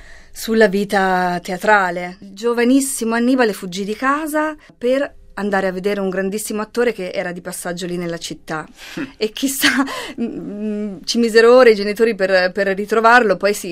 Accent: Montefeltro, Italy; also born or lived in Bologna; io anche sono cresciuta nel Montefeltro e ho studiato a Bologna

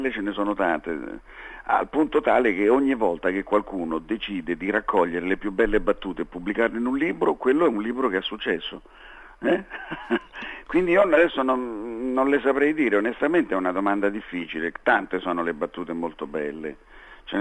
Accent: Rome, Lazio, Italy; accent: Roman dialect; Parlare un po' la nostra lingua romana, il nostro dialetto romano.

